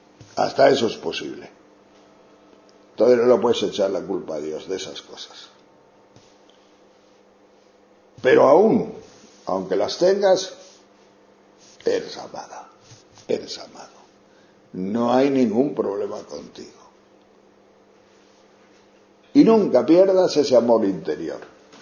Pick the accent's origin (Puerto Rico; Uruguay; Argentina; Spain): Spain; León, Castile and León; Porque yo soy de León y allí hay mucho ganado y muchos lobos y osos.